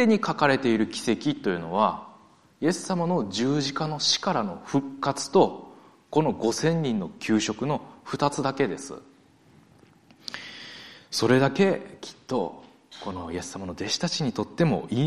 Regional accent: Osaka, Japan; 私大阪出身ですので

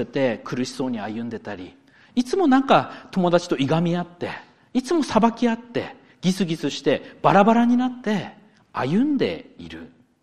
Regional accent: Akita, Japan; よく私のふるさとの秋田の情報なんかも全国のニュースで流れてくるので

